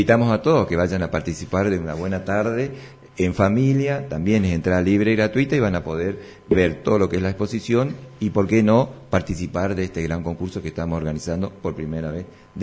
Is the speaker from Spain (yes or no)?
no; Argentina